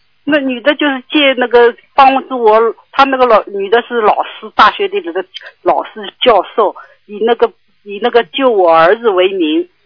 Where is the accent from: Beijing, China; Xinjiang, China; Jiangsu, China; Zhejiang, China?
Beijing, China; 我是北京的